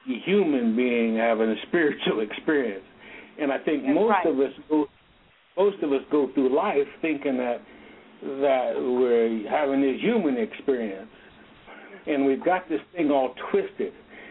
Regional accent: Ohio, United States; I grew up in Ohio, a farm kid, and my parents and my grandparents taught me a lot about this thing

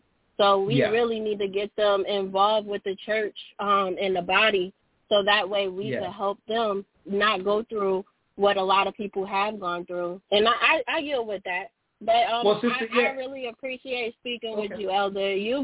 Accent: New Jersey, United States; now in South Carolina, United States; And I grew up in New Jersey, so it was a little different. Like, I'm in South Carolina now, but I grew up north in, you know, single-parent household and all that.

